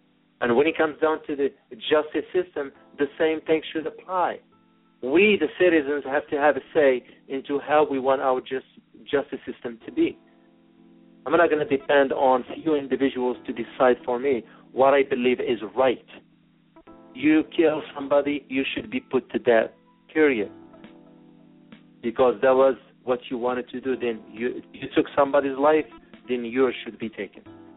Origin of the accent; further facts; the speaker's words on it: United States; As an American, it wasn't a joke.